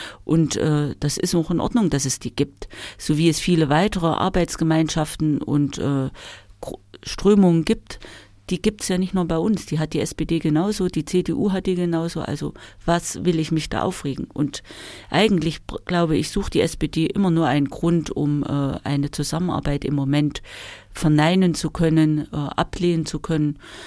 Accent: Weimar, Thuringia, Germany; Weil ich bin in Weimar geboren, bin dort auch in die Schule gegangen, habe hier viele Jahre im Umfeld von Weimar gelebt.

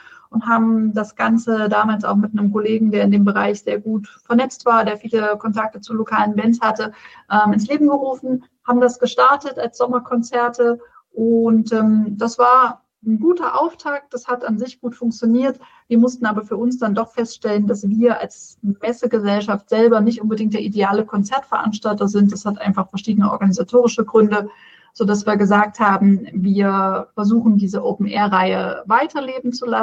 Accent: Erfurt, Thuringia, Germany; dass ich als echte Erfurter Puffbohne nicht müde wäre zu erzählen, wie schön und toll Erfurt ist

